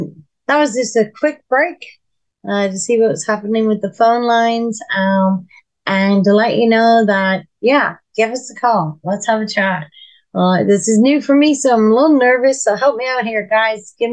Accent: Nova Scotia, Canada; I'm from Nova Scotia, Canada here

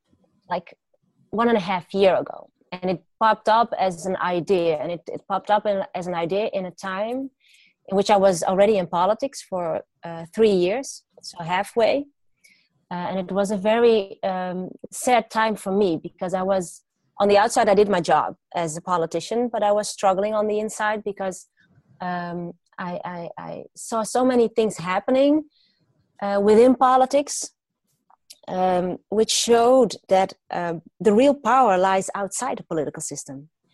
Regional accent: Netherlands; English is a second language; I'm from the Netherlands. I'm a daughter of Moroccan immigrants, so I have an immigrant background.

